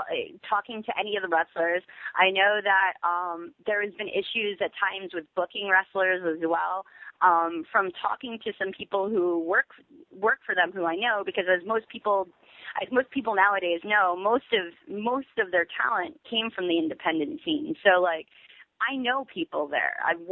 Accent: New York, United States; time I was wrestling at home in front of, like, in New York, especially in front of, like, you know, my hometown crowd.

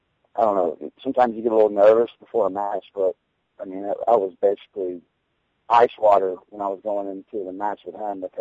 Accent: United States; As an American, there's not as much politics.

